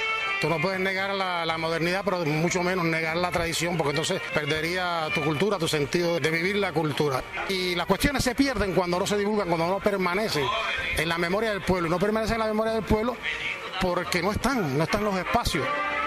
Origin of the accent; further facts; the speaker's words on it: Cuba; todas forman parte de esa cultura que somos los cubanos. Y entonces en Cuba